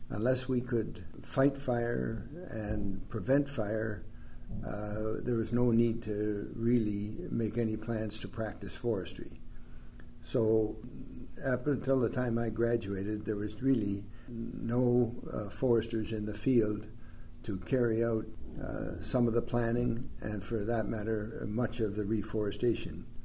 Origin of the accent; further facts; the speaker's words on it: Cranbrook, British Columbia, Canada; born there; I was born in Cranbrook, BC.